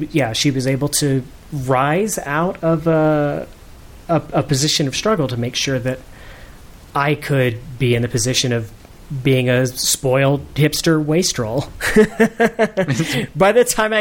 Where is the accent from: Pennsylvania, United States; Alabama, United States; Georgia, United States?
Alabama, United States; Opelika; I grew up in South Central Alabama. I was born in Opelika.